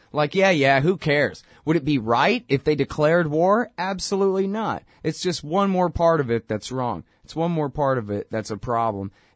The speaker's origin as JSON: {"language": "English", "region": "Texas", "country": "United States", "said": "I'm a Texan, man. I don't know. What do I know about pronouncing all these towns?"}